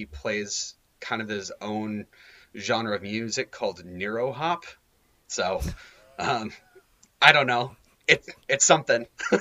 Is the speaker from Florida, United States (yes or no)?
no; Minnesota, United States; Since we're from Minnesota and we're like, was that ever on the table?